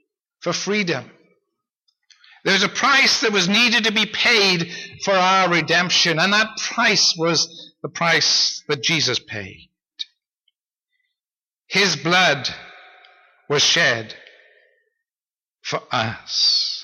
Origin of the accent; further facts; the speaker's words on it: Wales, United Kingdom; now in Canada; So when I was growing up in Wales, my experience was that sheep were everywhere.